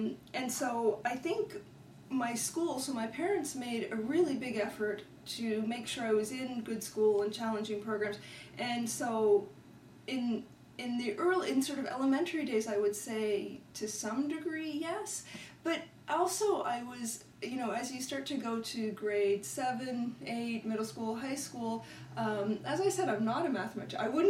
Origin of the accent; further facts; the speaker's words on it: Ontario, Canada; moved away as an adult; I grew up in Canada, so I lived in mostly in Ontario until I was 23 when I went to grad school at Stanford.